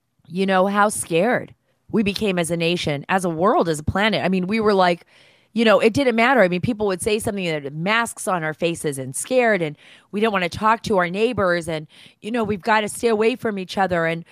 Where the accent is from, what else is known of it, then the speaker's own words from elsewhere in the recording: United States; Being an American is awesome. We're all part of the X gene factor.